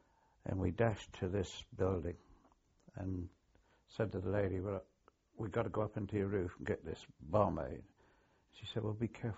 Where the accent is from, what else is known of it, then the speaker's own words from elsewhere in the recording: King's Somborne, South East England, United Kingdom; No, I came from King Somborne in Hampshire.